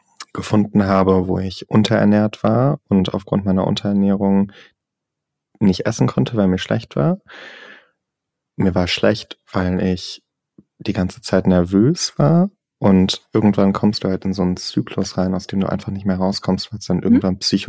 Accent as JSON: {"language": "German", "country": "Singapore", "tie": "born or raised there", "said": "Ich bin ja in Singapur aufgewachsen."}